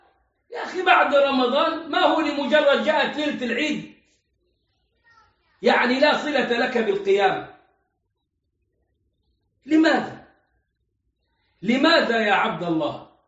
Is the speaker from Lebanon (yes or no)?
no; Egypt; عندنا في مصر لو تم ضبط مجموعة بتصلي على سطح البيت يتم اعتقاله.